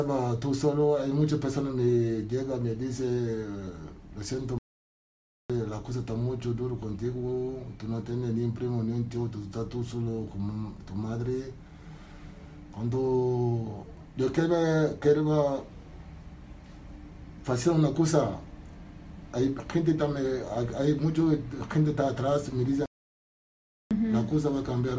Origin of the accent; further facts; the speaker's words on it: Dakar, Senegal; Spanish is a second language; Nosotros estamos de casa más. Ahora somos ahora capital allí, Dakar.